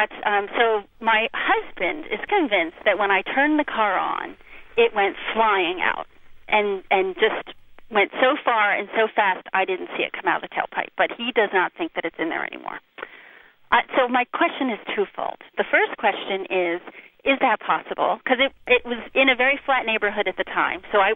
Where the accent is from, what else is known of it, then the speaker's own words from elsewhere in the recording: New Vernon, New Jersey, United States; From New Vernon, New Jersey.